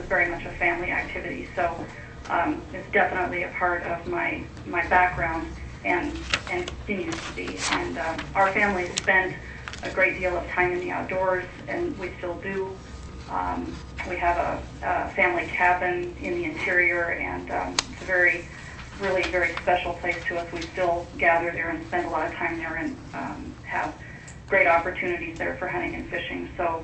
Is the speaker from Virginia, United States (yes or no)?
no; Fairbanks, Alaska, United States; I was born and raised in Fairbanks.